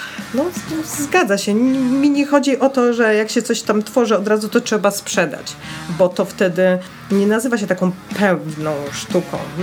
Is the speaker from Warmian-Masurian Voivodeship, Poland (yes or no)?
yes; Barczewo, Warmian-Masurian Voivodeship, Poland; also born or lived in Sicily; Ja nigdy nie powiem, że ja jestem z Olsztyna. Nie, ja jestem z Barczewa